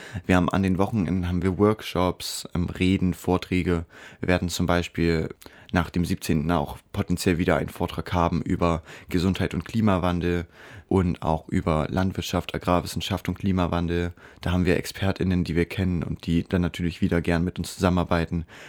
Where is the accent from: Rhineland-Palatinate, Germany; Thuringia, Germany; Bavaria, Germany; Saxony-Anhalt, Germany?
Saxony-Anhalt, Germany; Bitterfeld; Ich komme ja aus Bitterfeld.